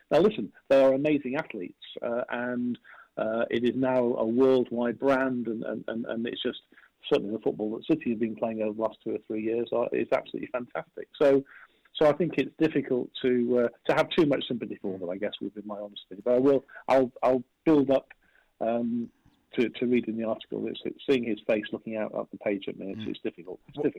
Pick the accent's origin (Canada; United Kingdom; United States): United Kingdom; England; as an English football fan, and being a bit of an old-fashioned English football fan, that I would want to see, I don't think. I think I prefer Stoke City, you know, on a cold Tuesday night.